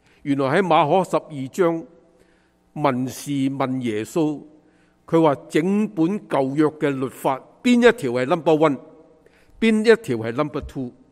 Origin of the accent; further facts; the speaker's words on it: China; 即等于我们中国人挂个神祖先神位咁样。